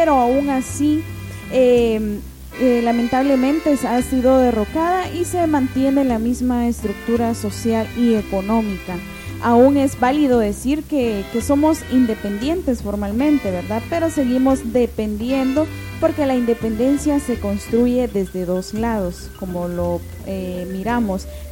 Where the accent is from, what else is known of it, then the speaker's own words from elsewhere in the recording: Guatemala; Así que como guatemaltecos, ¿verdad?, tenemos la tarea